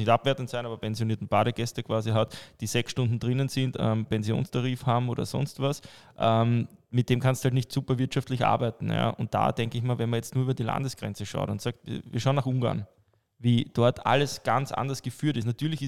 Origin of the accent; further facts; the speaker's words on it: Austria; was ja meistens bei uns in Österreich nicht Privatbetreiber sind